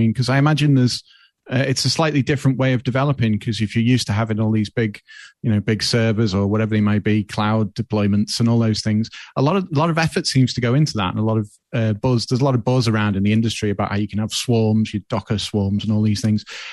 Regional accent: United Kingdom; accent: British; It sounds strange in my British accent, I don't know.

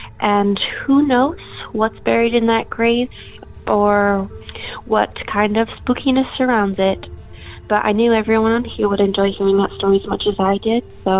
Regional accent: Portland, Oregon, United States; Hello there. I'm from Portland, Oregon.

